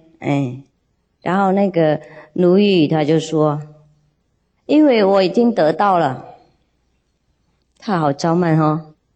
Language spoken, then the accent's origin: Chinese; China; 我们也是中国人，从小就读了，上大学也读